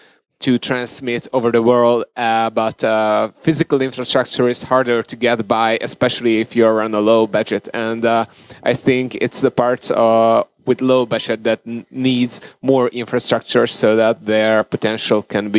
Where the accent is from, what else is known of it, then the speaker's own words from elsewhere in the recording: Budapest, Hungary; I'm from Budapest, Hungary, a country between Ukraine and Austria. So it's right in the center of Europe between West and East.